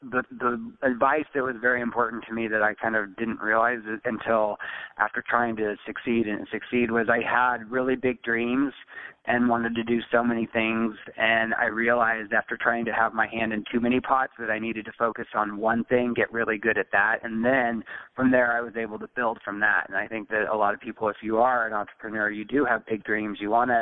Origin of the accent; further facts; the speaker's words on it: Texas, United States; now in Los Angeles, United States; say I grew up in Texas, so if I were back in Texas, I think that the majority of my business would be focused on weddings